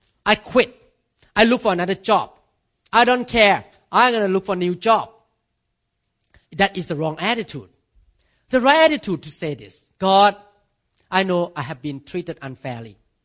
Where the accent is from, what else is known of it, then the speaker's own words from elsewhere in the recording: Thailand; born there; English is a second language; I cannot change my accent. Because I was born in Thailand.